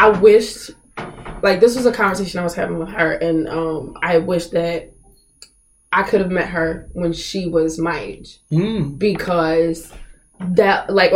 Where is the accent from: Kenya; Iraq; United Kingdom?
United Kingdom; Manchester, North West England; accent: British; So I quite enjoy my British accent.